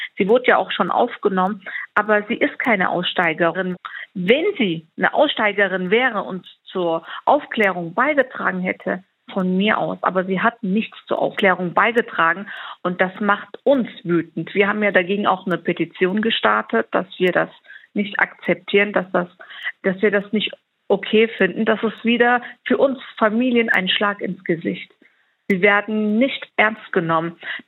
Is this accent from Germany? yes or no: yes; Germany; Ja, ich bin in Deutschland geboren. Ich trage deutsche Wurzeln. Deutschland ist immer noch meine Heimat. Ich bin dort geboren, aufgewachsen. Ich habe dort studiert.